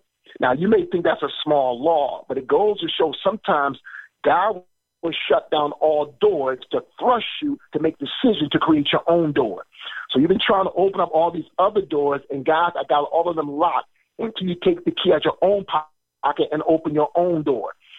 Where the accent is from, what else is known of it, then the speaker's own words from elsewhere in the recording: Paterson, New Jersey, United States; I share some of the stories of my life growing up in Patterson and … going to sporting events.